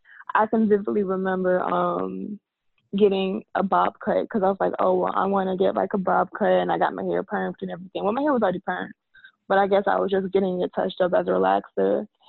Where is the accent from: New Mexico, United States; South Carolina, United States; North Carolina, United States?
South Carolina, United States; Columbia; I'm from Columbia, South Carolina. So I came back to the South